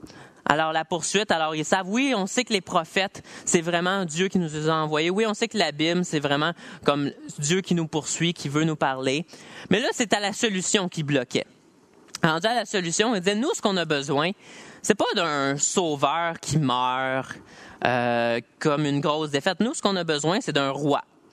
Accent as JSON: {"language": "French", "region": "Quebec", "country": "Canada", "said": "On se bâtit notre propre évangile en tant que Québécois."}